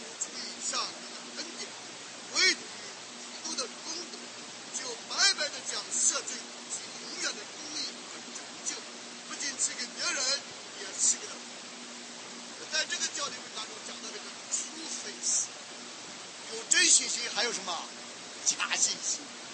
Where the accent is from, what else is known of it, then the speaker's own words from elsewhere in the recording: China; 甚至我们中国人常常讲显灵了，显灵了。